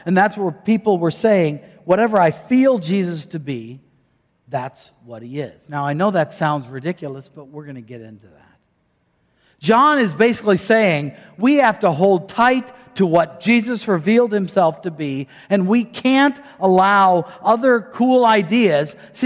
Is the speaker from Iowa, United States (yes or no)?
yes; Iowa, United States; I grew up in Iowa.